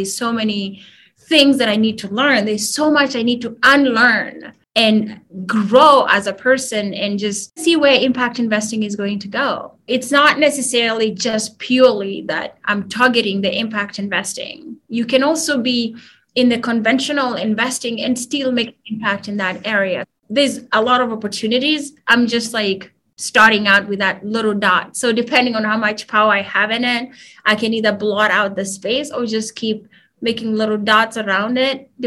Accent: Kenya; now in United States; growing up in Kenya, looking at movies and having this perspective of what America looks like, and then you come here

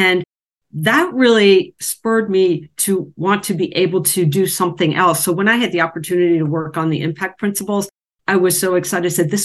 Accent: Michigan, United States; also born or lived in Ohio; I grew up in Michigan. I was born in Ohio, but I basically grew up in Michigan. So I consider myself a Michigander.

